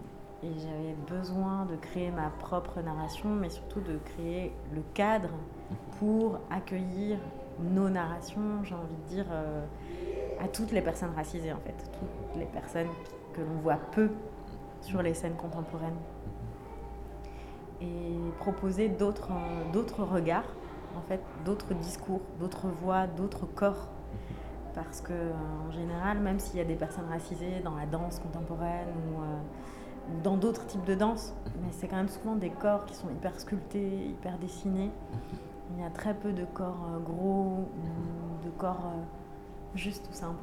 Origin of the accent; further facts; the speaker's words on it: France; J'ai grandi dans un environnement majoritairement blanc. À la campagne, en France, j'ai été adoptée par une famille française.